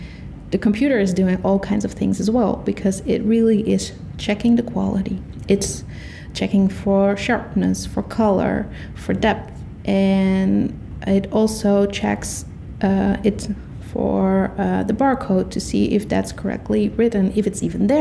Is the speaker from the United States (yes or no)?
no; Netherlands; And I'm from the Netherlands.